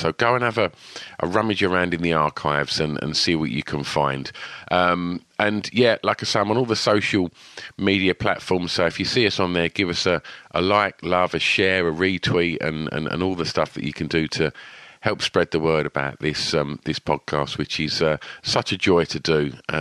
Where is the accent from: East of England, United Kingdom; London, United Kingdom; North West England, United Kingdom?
East of England, United Kingdom